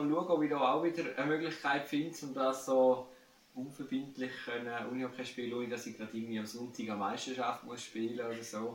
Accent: Werdenberg, St. Gallen, Switzerland; Ich bin in Werdenberg aufgewachsen. Ich habe hier meine Eltern, ich habe hier die Geschichte von meinen ersten 24 Jahren. Von dem her ist die alte Heimat.

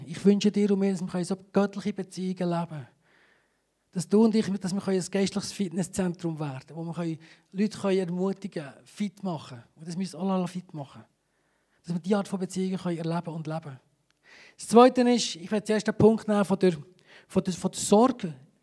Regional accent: Switzerland; Wir sind Schweizer, wir sind diplomatisch, wir sind sachlich

